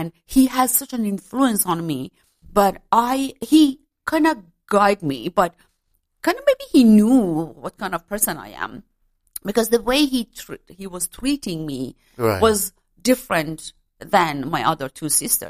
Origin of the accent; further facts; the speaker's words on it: Tehran, Tehran Province, Iran; English is a second language; moved away; I born in Tehran.